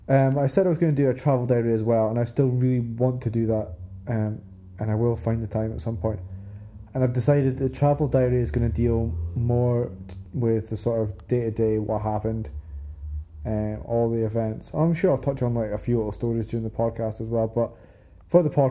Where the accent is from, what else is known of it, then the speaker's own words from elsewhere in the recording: Scotland, United Kingdom; I mean, obviously I like being Scottish and I think being Scottish is great